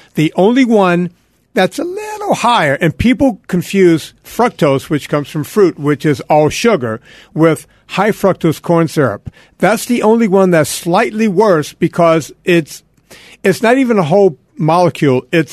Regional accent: Louisiana, United States; I'm from Louisiana. Puree is

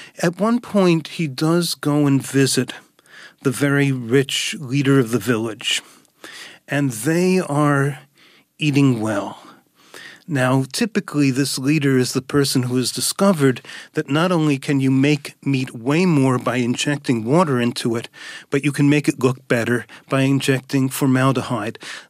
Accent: United States; this is a country where food means something different from what it's meant to us growing up in America.

